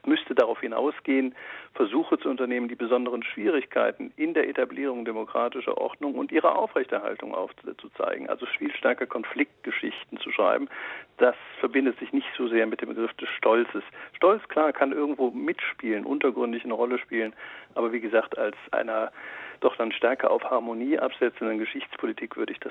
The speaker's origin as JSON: {"language": "German", "town": "Frankfurt", "region": "Hesse", "country": "Germany", "said": "Nun, als Frankfurter würde ich dem natürlich einiges abgewinnen wollen, aber das ist sozusagen dann der lokale historisch und wissenschaftliche Patriotismus."}